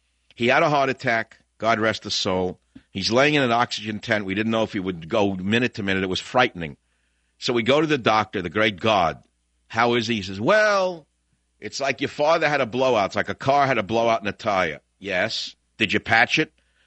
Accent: United States; born there; I did, and I'm an American who was born here.

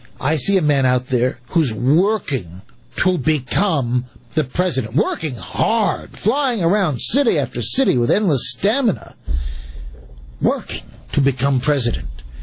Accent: United States; they will normally tell me once they hear my accent, they know I'm an American.

